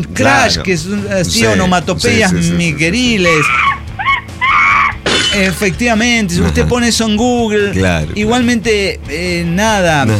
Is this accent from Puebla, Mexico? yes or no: yes; Izúcar de Matamoros, Puebla, Mexico; pero yo soy de Izúcar de Matamoros, Puebla. Y si lo buscan en el Maps, sí aparece mi ranchito.